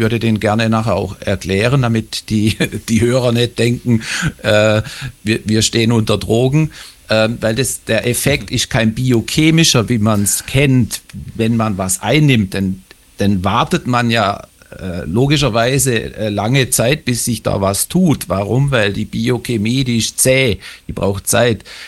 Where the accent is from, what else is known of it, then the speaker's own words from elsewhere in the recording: Stockach, Baden-Württemberg, Germany; born there; ich bin geboren in Stockach am Westende des Bodensees. Dort in der Region Stockach, da lebe ich jetzt auch, Landkreis Konstanz, wie gesagt, Westende des Bodensees.